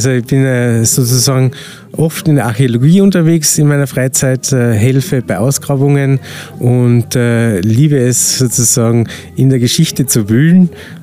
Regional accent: Feld am See, Carinthia, Austria; Ja, ich bin ein gebürtiger Feldner. Und bin hier aufgewachsen.

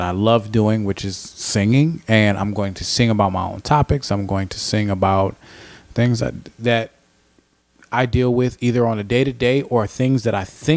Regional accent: Cleveland, Ohio, United States; because I'm from Cleveland. I'm not from the Bronx.

